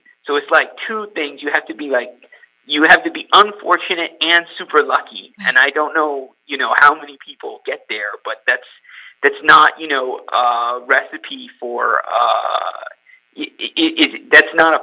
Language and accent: English; California, United States; my wife is from Tunisia, and I am from California.